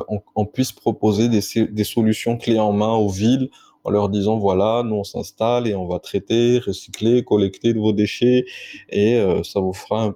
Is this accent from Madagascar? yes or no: yes; Madagascar; on est malgache, effectivement, on a des connaissances, on sait faire des trucs.